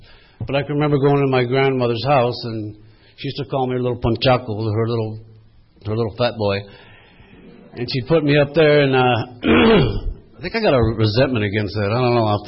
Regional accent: Temecula, California, United States; actually I'm from Temecula.

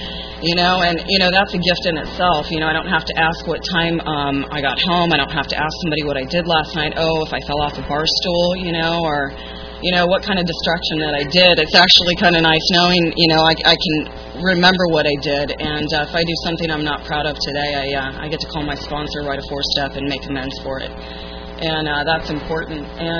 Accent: Boulder, Colorado, United States; I'm from Boulder, Colorado, originally, and you know, there's not really a lot to do in the winter

